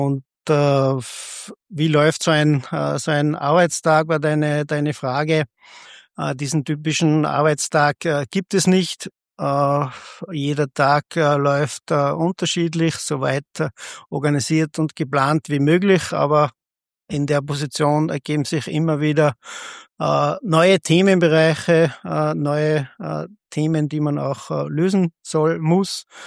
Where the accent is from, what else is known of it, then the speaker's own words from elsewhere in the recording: Tyrol, Austria; Ich komme aus dem Zillertal in Tirol, bin auf einem Bergbauernbetrieb aufgewachsen, auf dem elterlichen Betrieb, ein klassischer Betrieb im Grünlandgebiet, im Berggebiet, Milchkühe, Direktvermarktung, eigene Alm und auch Urlaub am Bauernhof.